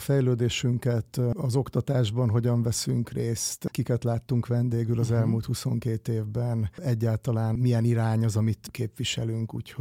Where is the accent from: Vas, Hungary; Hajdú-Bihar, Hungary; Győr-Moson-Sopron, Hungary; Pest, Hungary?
Győr-Moson-Sopron, Hungary; Kópháza; also born or lived in Miskolc; Miskolcon születtem egyébként, de egy évesen visszakerültünk, vagy másfél évesen kerültem vissza Kópházára Sopron mellett egy kis faluba.